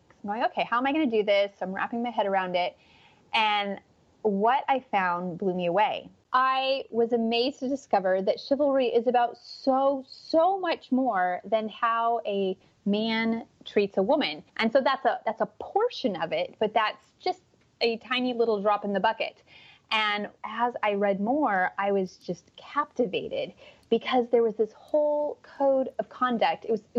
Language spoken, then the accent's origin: English; Texas, United States; also born or lived in Arizona; And we hail from the great state of Texas. We moved here 2 years ago from Arizona. So we represent the southern half of the country.